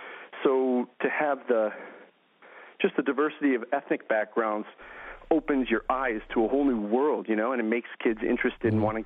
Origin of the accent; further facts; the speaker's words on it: Buffalo, New York, United States; Well, my parents are from the New York City area. I was raised in Buffalo and I moved to New York City after grad school. Spent about 10 years there in the wine industry.